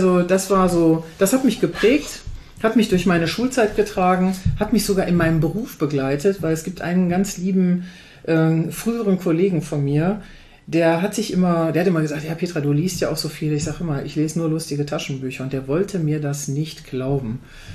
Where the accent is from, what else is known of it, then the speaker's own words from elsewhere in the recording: Baden-Württemberg, Germany; also born or lived in Hamburg; ist mein Vater an den Bodensee versetzt worden. Also das heißt, Einschulung dann im tiefsten Baden-Württemberg in den 60er Jahren